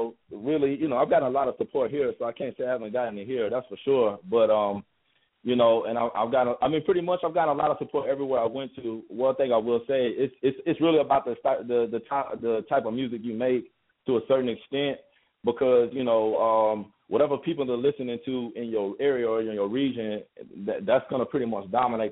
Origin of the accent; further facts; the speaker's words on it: Texas, United States; I'm not from Atlanta, bro. You know what I'm saying? Like, I'm from Texas, bro. You know, that's where I'm from, bro.